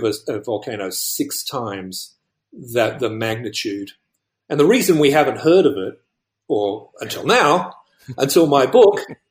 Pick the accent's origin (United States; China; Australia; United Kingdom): Australia; Well, I'm originally from Australia